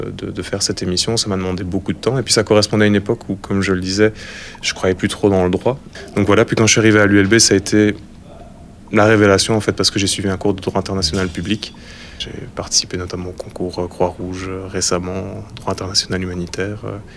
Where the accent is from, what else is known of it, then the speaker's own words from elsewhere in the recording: Namur, Wallonia, Belgium; j'ai 23 ans, je suis étudiant en dernière année de droit ici à l'ULB. Je viens de Namur, donc je suis namurois, j'ai fait 3 ans d'études à l'université de Namur.